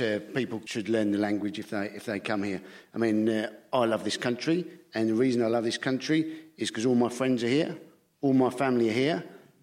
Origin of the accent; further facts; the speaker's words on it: South West England, United Kingdom; You know, I grew up in Cornwall, and there we regarded anybody from Devon as an immigrant.